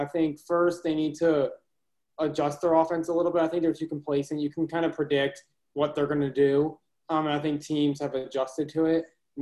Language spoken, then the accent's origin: English; Maryland, United States; I'm from Maryland, so it's a home kind of thing.